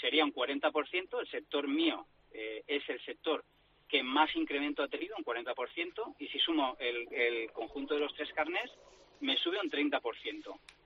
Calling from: Moncada, Valencian Community, Spain; de Moncada.

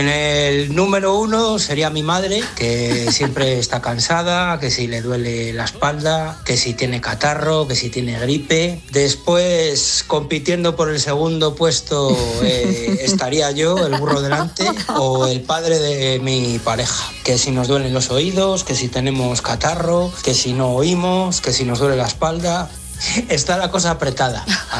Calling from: Benavente, Castile and León, Spain; de Benavente.

